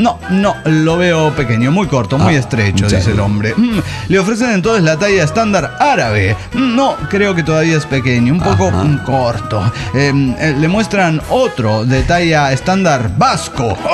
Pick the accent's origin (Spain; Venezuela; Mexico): Mexico; Reynosa, Tamaulipas; de Reynosa, Tamaulipas.